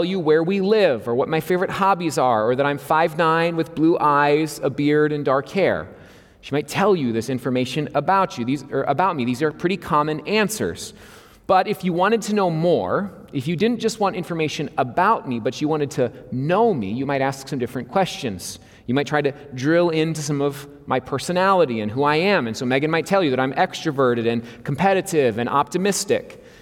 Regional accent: Becker, Minnesota, United States; I'm from Becker, Minnesota, in central Minnesota.

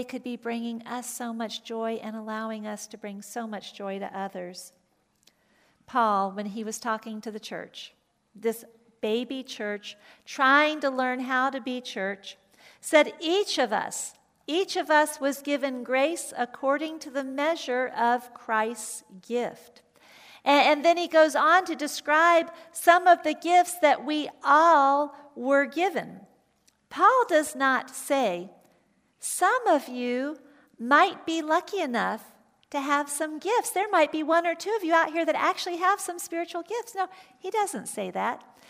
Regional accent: Atlanta, Georgia, United States; Growing up in Atlanta, we were on the street where I was on the top of a hill

